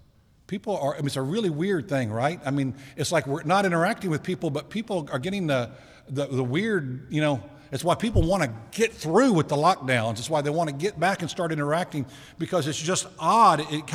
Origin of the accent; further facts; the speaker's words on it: Eastern Shore, United States; I grew up on the Eastern Shore where they grew peanuts.